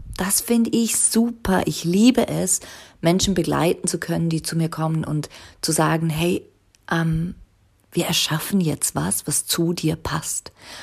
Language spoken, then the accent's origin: German; Liechtenstein; also born or lived in Zurich; Also ich kam aus dem Gimmi, ging dann nach Zürich, ich bin ja aus Liechtenstein ursprünglich, ging nach Zürich, habe meine 4-jährige Übersetzerausbildung gemacht und habe dann gemerkt, ich will wieder zurück nach Liechtenstein.